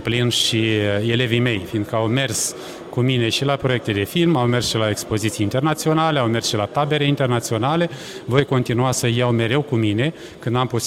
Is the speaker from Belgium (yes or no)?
no; Moldova; Nici eu n-am avut când eram mic copil în satul meu, nici acum nu există.